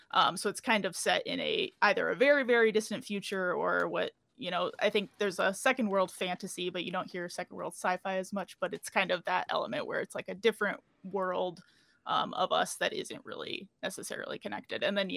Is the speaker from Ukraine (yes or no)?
no; Iowa, United States; So Iowa had a big film incentive, and I'm from Iowa originally.